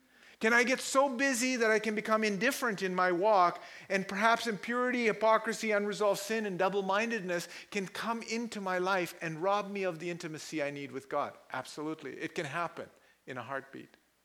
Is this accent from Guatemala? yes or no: no; Karachi, Sindh, Pakistan; born there; I was born in Karachi, Pakistan, all right? Most people go, "Oh," when I do that, all right? I was born to a Muslim family.